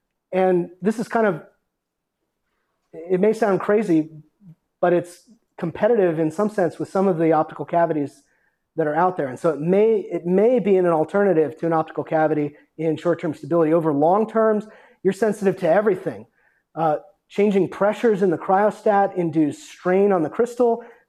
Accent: Las Vegas, Nevada, United States; I'm from Las Vegas, so I'm attracted to blinking lights in the laboratory.

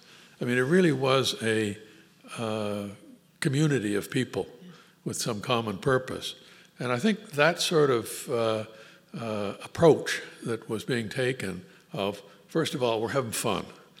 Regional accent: Canada; and as a Canadian, I didn't feel that comfortable with that. So I came back to Canada.

